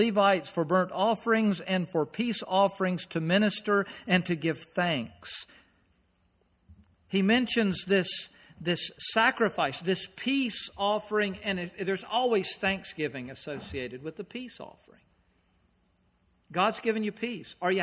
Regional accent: North Carolina, United States; moved away; also born or lived in Pennsylvania; I grew up in North Carolina. I moved to Pennsylvania. We were there for 20 years. And I can remember when I left, it was turmoil while I was in North Carolina.

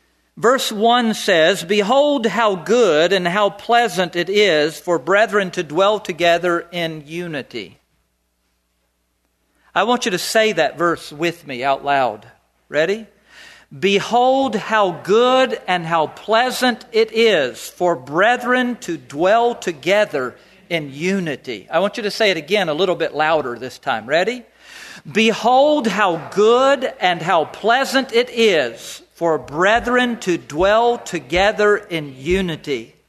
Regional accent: North Carolina, United States; Now, I came from North Carolina. You might not like people who talk funny.

